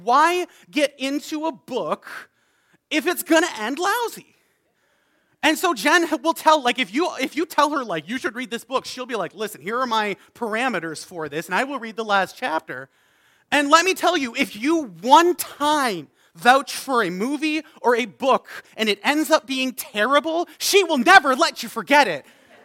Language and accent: English; Canada; All right, here's the thing. I'm a Canadian. There's only one Canadian baseball team